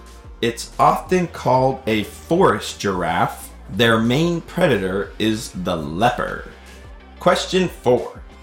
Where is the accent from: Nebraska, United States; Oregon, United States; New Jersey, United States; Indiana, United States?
Oregon, United States; Same goes for my home state of Oregon on the opposite coast.